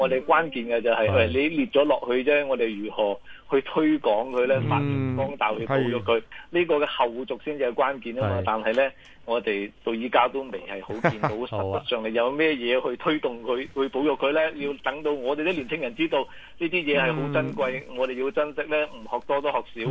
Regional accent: China; 作為中國人啊，咁呢啲嘅節日，我哋當然係重視啦

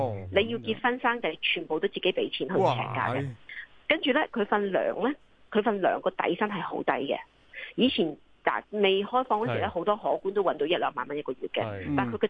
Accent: Macau; 咁我哋澳門人就中意講，我幫新哥打工嘅。

